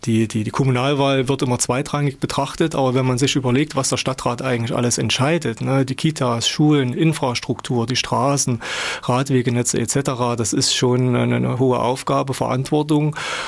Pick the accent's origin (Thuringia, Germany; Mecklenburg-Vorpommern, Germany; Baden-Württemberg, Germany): Thuringia, Germany; Erfurt; Ich komme aus Erfurt, ja